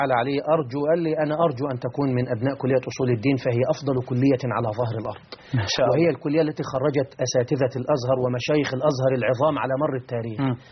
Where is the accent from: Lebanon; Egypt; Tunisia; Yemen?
Egypt; Deebi, Beheira; أنا من محافظة البحيرة، مركز رشيد، قرية تسمى بقرية ديبي، وهي تشتهر في المنطقة بأسرها بقرية القرآن الكريم،